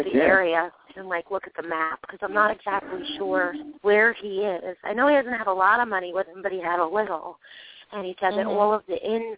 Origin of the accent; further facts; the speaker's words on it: New York, United States; I'm from New York.